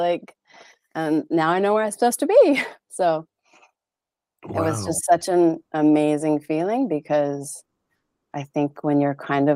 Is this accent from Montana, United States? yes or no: yes; Montana, United States; moved away as an adult; now in Portland, United States; growing up in Montana, I never felt at home. I never felt like it was my place. I always felt out of place. Like I don't belong here. I never really wanted to live there. Like, and I actually moved, to Portland with my family at the age of 18.